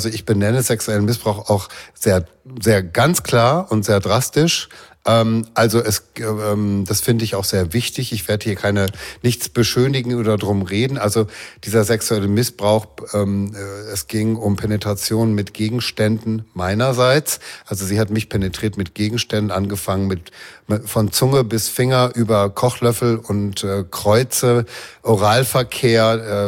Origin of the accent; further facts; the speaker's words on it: Dortmund, North Rhine-Westphalia, Germany; moved away as an adult; also born or lived in Hamburg, Germany / Paris, France / Tokyo, Japan / New York, United States; Ich komme aus Dortmund, aus dem Ruhrpott, Entschuldigung, und habe da Abitur gemacht, Zivildienst, bin nach Hamburg gegangen